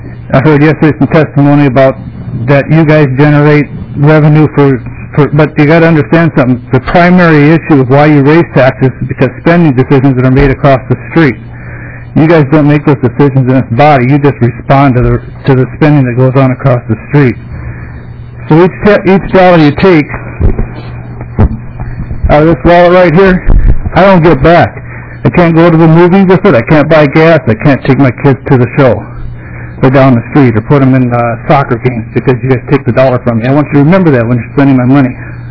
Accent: California, United States; now in Minnesota, United States; I was born in Minnesota many, many moons ago, grew up in California, and moved back here 31 years ago. So I've been here for a while in the state of Minnesota.

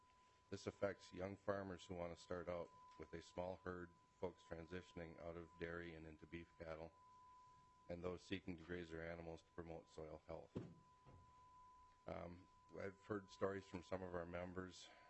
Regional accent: Kerkhoven, Minnesota, United States; I'm from Kirkhoven, Minnesota.

